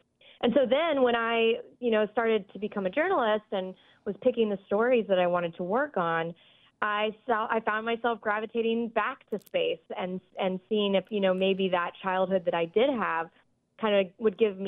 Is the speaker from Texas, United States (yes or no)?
yes; Friendswood, Texas, United States; So I grew up outside of Houston in a small town called Friendswood, Texas, right next door to Clear Lake, which is where NASA's Johnson Space Center is located.